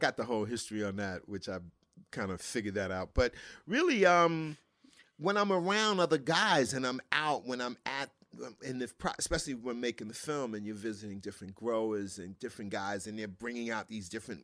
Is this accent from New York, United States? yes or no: yes; New York, United States; Yeah, growing up in New York, you